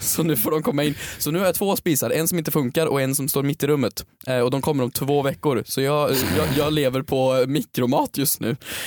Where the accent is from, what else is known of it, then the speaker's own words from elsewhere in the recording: Värmland, Sweden; Nej, jag var hemma i Värmland.